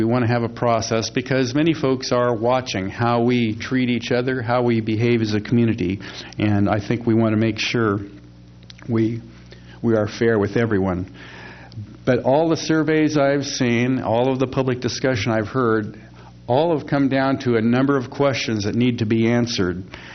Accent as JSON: {"language": "English", "town": "Atascadero", "region": "California", "country": "United States", "tie": "born or raised there", "said": "I remember growing up in Atascadero, it just seems like we had a easier time to talk about some of our differences."}